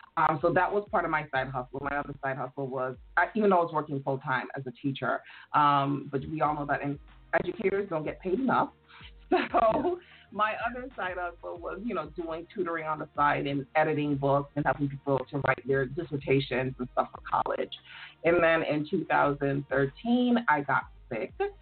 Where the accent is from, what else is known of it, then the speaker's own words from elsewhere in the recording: St. Croix, U.S. Virgin Islands; I'm from the U.S. Virgin Islands, St. Croix, to be specific.